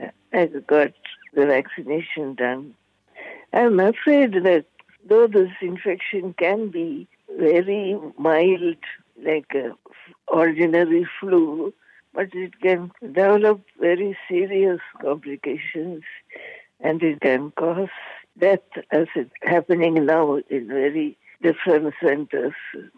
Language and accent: English; India; moved away as an adult; now in Malaysia; I was born and brought up in India. I came to Malaysia after I got married in 1962.